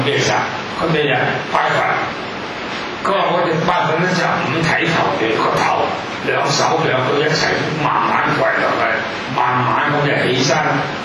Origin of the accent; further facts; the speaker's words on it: Hong Kong; 我都講過，我哋香港人係有咗口頭禪